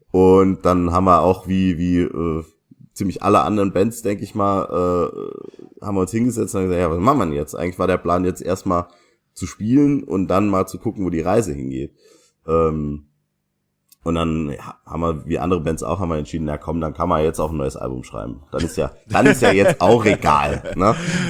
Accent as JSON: {"language": "German", "region": "Saarland", "country": "Germany", "said": "Bei uns im Saarland"}